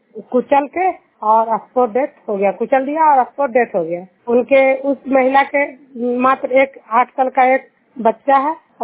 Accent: Arjuniyar, Bihar, India; मैं नालंदा जिला हिलसा प्रखंड अर्जुनियार गांव की निवासी हूँ

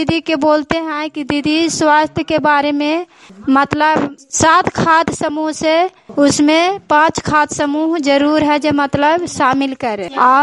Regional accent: Nagarnausa, Bihar, India; मैं नगर नौसा गांव का रहने वाली हूँ।

